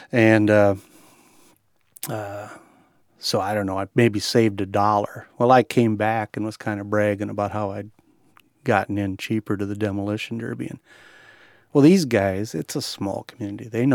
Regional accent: Vinje, Iowa, United States; I was born in Albert Lea, Minnesota, and I was brought home across the border to Iowa because we lived 2 miles south of the border. I grew up in a little town called Vinje.

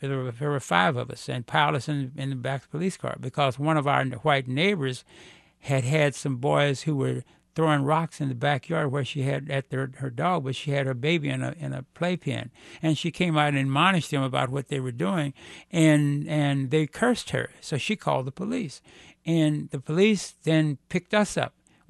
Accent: Kansas City, Missouri, United States; as a black youth growing up in Kansas City, Missouri.

